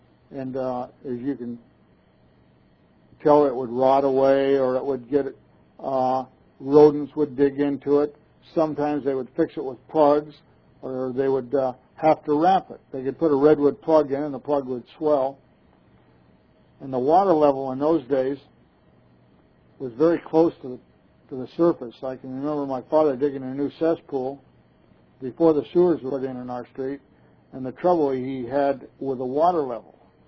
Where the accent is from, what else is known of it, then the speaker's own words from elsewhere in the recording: Long Beach, California, United States; In the early days of my life, I was born in North Long Beach. There were no sidewalks.